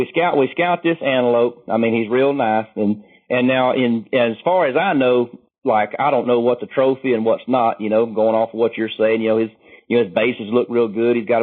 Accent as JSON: {"language": "English", "region": "Georgia", "country": "United States", "said": "from Northwest Georgia."}